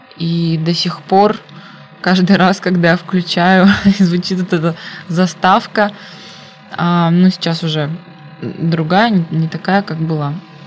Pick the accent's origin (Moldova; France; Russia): Russia; Chita, Zabaykalsky Krai; now in Hulunbuir, China; я сама из Читы и живу в Китае, в городе под названием Хулуньбэр, район Хайлар.